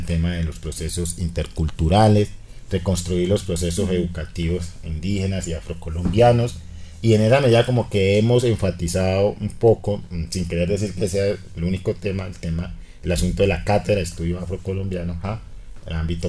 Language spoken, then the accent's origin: Spanish; Tumaco, Nariño, Colombia; also born or lived in Cali; yo nací en Cali, pero realmente yo me crié en Tumaco. Mi familia es tumaqueña, mi madre, mi familia materna, mi familia paterna es de Buenos Aires, Cauca, o sea que tengo la doble raíz costeña y norte caucana